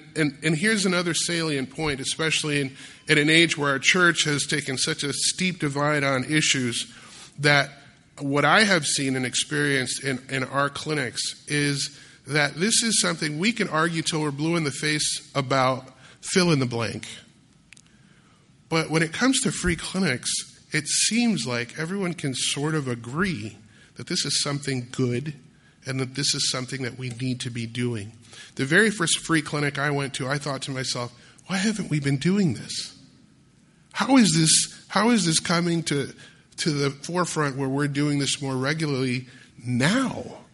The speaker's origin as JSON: {"language": "English", "town": "Grand Rapids", "region": "Michigan", "country": "United States", "tie": "born or raised there", "said": "I remember growing up in Grand Rapids, Michigan, which is Christian Reformed Church Central, Dutch Christian Reformed Church Central."}